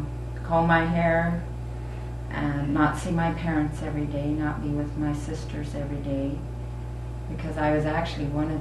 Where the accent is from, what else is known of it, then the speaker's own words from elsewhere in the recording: Fruita, Colorado, United States; also born or lived in Ignacio; I came to Ignacio from Fruta, Colorado when I was about 12 years old. And I lived in the boarding school. And that was new to me because when I lived in Fruta, I was free.